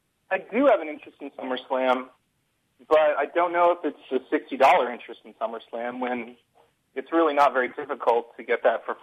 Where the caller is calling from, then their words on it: San Francisco, California, United States; Hi there. … from San Francisco.